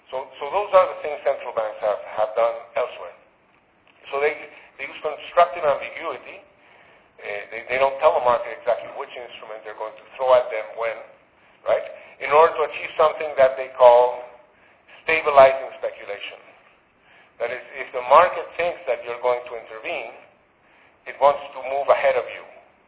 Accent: Venezuela; English is a second language; now in United States; In my part of the world, I'm from Venezuela

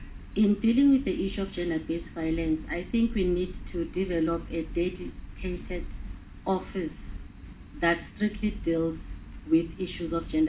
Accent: Mpumalanga, South Africa; I come from Mpumalanga province.

